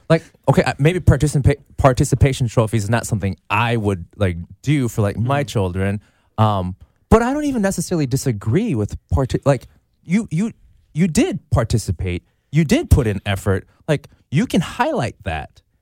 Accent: Midwest, United States; because I grew up in the Midwest and I think white lies to me is a way of playing small p politics.

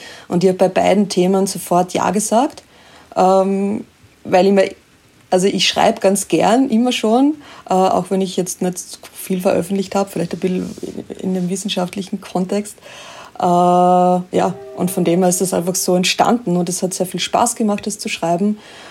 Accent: Styria, Austria; ich bin mal aufgewachsen am Land in der Steiermark in Österreich und da hatten wir auf alle Fälle einen sehr großen Garten.

